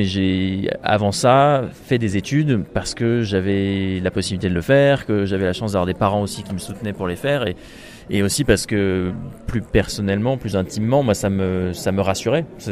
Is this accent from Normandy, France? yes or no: yes; Rouen, Normandy, France; qui lui était parti de Rouen, qui est ma ville natale en Normandie